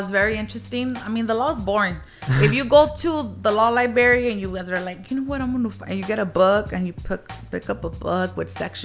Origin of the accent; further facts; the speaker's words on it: Wilmington, California, United States; also born or lived in Harbor City; So I grew up in Wilmington. I was born in Harbor City, across the street from Parque de los Patos, right?